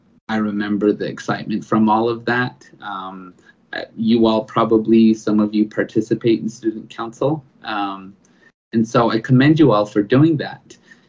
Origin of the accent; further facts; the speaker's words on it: Tuba City, Arizona, United States; growing up in Tuba City, which is about an hour north of Flagstaff near the Grand Canyon on the Navajo Nation.